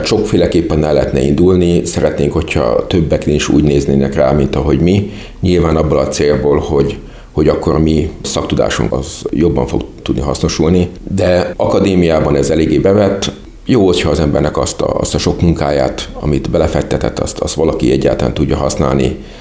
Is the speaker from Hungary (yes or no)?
yes; Hungary; Én matematikusként, meg magyarként kapcsoltam ehhez a csapathoz, különböző munkákat csináltunk együtt, hát 1997-ben mentem ki.